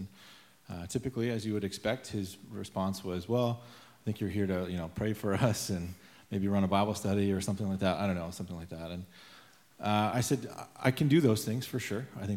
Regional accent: Windsor, Ontario, Canada; I've had some experience in the past in Windsor, in my hometown where I grew up, working with a hockey team.

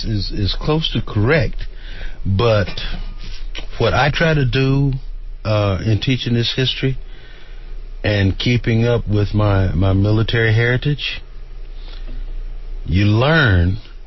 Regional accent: Little Rock, Arkansas, United States; also born or lived in Chicago, United States; when I was born in Chicago, I was adopted a year later by the … in Little Rock, Arkansas.

